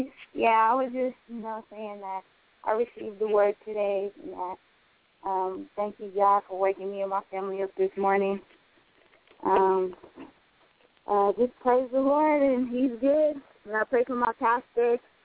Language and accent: English; Stockton, California, United States; Stockton.